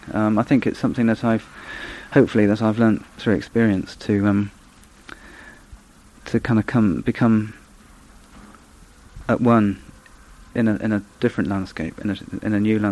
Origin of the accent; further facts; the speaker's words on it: England, United Kingdom; being English and being British, having these sort of great national parks